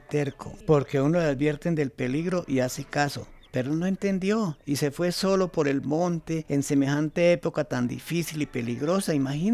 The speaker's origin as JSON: {"language": "Spanish", "town": "Líbano", "region": "Tolima", "country": "Colombia", "tie": "born or raised there", "said": "en mi pueblo, en el Líbano, Tolima, casi todos eran liberales"}